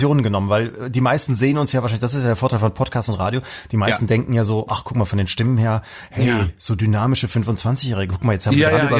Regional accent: West Germany, Germany; aufgewachsen im Westen

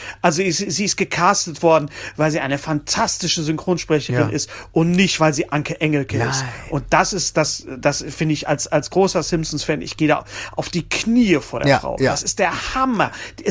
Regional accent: North Rhine-Westphalia, Germany; Ich komme aus dem Ruhrgebiet

